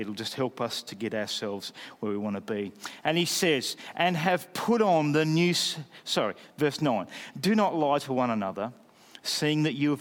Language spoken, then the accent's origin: English; Australia; I found it very simple to base my identity in being Australian. I was Australian. That explained how I spoke.